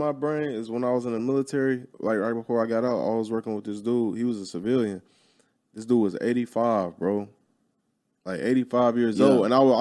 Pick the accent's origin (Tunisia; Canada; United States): United States; Chicago, Illinois; I'm from Chicago. All my people from Chicago.